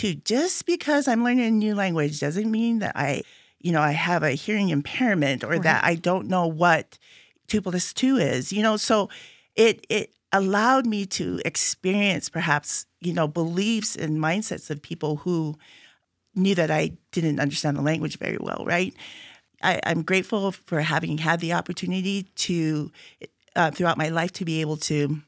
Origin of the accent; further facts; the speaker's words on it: Hawaii, United States; Well, you know, being Native Hawaiian and growing up on this small island, I was actually quite isolated from other cultures, perhaps.